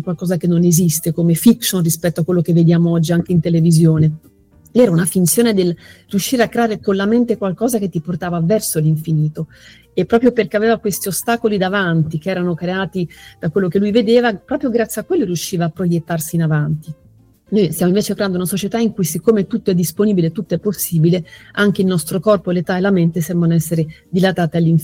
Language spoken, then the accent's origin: Italian; Marche, Italy; io da marchigiana